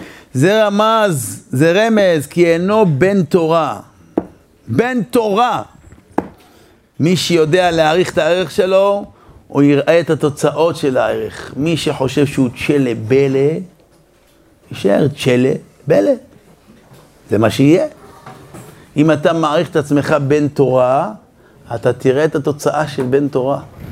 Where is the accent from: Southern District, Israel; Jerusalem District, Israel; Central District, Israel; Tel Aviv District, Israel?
Southern District, Israel; Beersheba; זה בדיוק היה עיר מולדתי באר שבע.